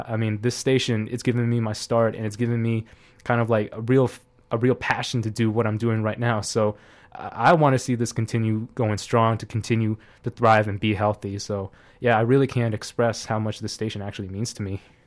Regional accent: Canada; I'm Chinese, but I'm also Canadian.

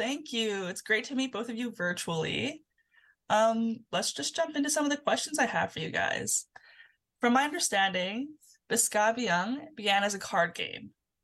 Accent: Northwest Territories, Canada; My pronouns are they, them, theirs, and I'm Decho Dene from Treaty 11 Territory.

